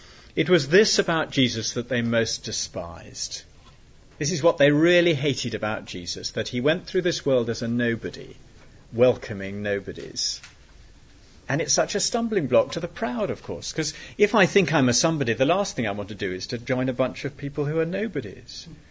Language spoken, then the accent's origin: English; United Kingdom; don't go out now, because we're British and that would be embarrassing.